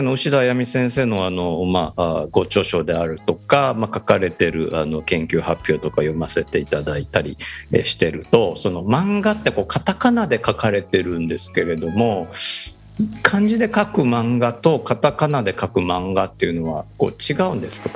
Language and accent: Japanese; Osaka, Japan; 僕も大阪出身なんですけど